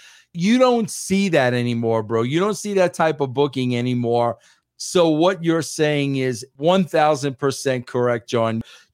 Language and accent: English; New York City, New York, United States; being a New Yorker, they thought that I would be good for that show.